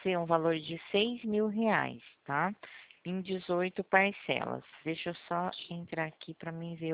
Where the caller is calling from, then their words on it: Ribeirão Preto, São Paulo, Brazil; Eu falo aqui de Ribeirão Preto, estado de São Paulo.